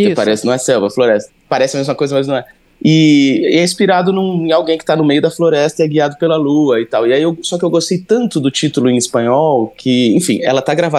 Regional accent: Cuiabá, Mato Grosso, Brazil; nós somos de Cuiabá, então a gente tá muito mais próximo da Bolívia do que de São Paulo

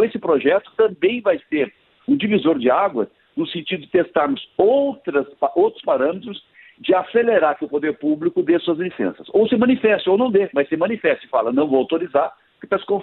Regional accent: São José dos Campos, São Paulo, Brazil; como eu sou de São José dos Campos

